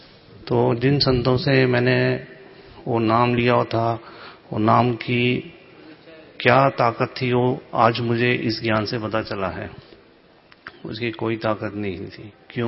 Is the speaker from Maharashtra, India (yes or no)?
yes; Pune, Maharashtra, India; मैं पुणे से आया हूँ, महाराष्ट्र से।